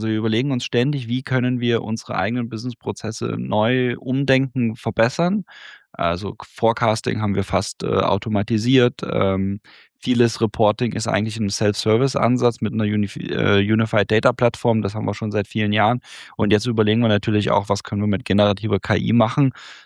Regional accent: Leipzig, Saxony, Germany; Ich komme ja ursprünglich aus Leipzig, bin Kind der 80er

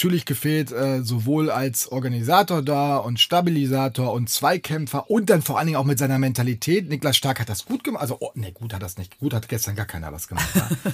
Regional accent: North Rhine-Westphalia, Germany; Wir kommen aus dem Sauerland.

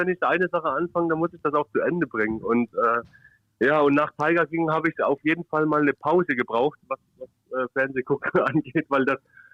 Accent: Kiel, Schleswig-Holstein, Germany; Ich als Kieler darf da sowieso nicht drüber reden.

